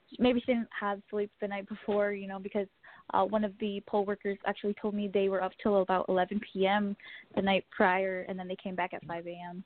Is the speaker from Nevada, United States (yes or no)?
no; Des Moines, Iowa, United States; I'm from. I'm from Iowa.